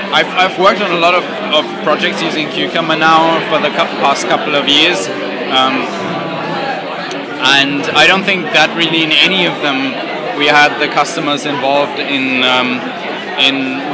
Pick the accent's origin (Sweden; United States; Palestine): Sweden; Gothenburg, Västra Götaland; I'm from Sweden, from Gothenburg.